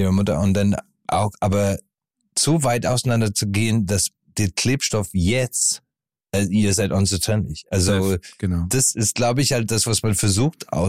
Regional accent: Ireland; German is a second language; weil ich komme aus dem Dorf und in Irland, 1000 Kilometer weg.

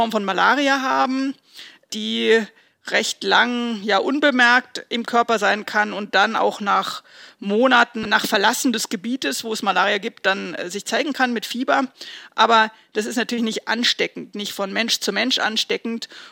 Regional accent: Heidelberg, Baden-Württemberg, Germany; born there; Ich bin in Heidelberg geboren, genau.

